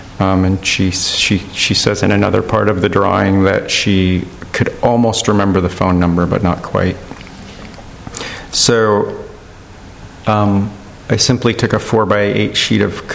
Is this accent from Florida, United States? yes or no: no; La Jolla, California, United States; I grew up in La Jolla also. I was born in La Jolla and then spent my teenage years there. The house, the apartment that we lived in, my parents and I, when I was born, was right on the beach.